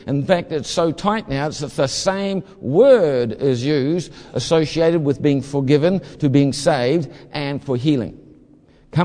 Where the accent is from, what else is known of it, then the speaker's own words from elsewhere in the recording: New Zealand; I'm simple. I'm a Kiwi.